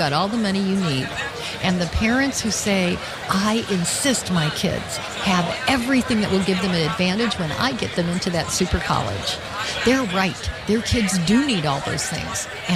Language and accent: English; Utah, United States; And so I'm from Utah. Most of my members in Utah are Republicans.